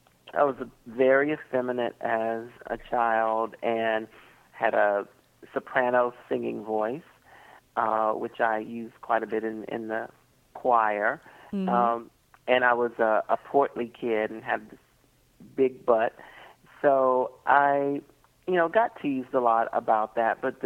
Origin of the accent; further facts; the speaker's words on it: Hickory, North Carolina, United States; I'm from a little town in North Carolina called Hickory.